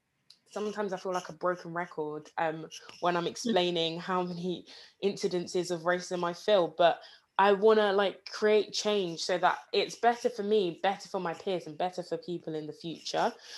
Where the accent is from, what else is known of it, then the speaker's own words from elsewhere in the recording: Nigeria; So as I mentioned earlier, I'm Nigerian. Both my parents are Nigerian.